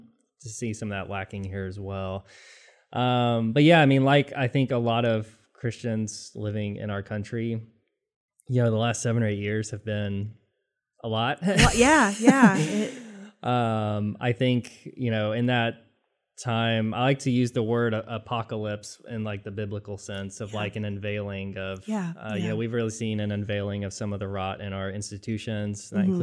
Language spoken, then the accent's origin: English; Bible Belt, United States; And, growing up in the Bible Belt, I just, like a lot of people who grew up in the Bible Belt, just kind of assumed this was the way church was done.